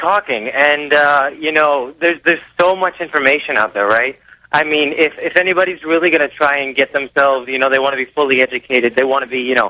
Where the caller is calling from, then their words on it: Wisconsin, United States; I'm calling from Wisconsin